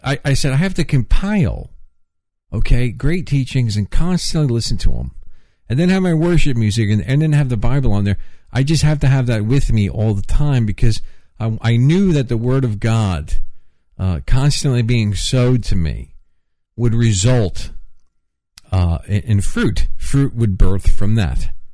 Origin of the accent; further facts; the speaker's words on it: New York, United States; accent: New York; And I think my New York accent's getting worse. I just heard myself sound more New Yorker.